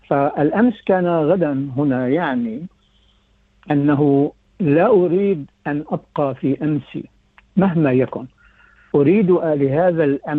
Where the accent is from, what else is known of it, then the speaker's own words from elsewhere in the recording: Damascus, Damascus Governorate, Syria; accent: Damascene; أنا من دمشق ومعظم من يسمع لهجتي يعرف أنني أنا دمشقي، ولكن معظم أصدقائي والناس يعتقدون أنني فلسطيني. والسبب ذلك أنني أنا كنت في عالم ممتزج، أنا نشأت في دمشق القديمة في جو مليء باليهود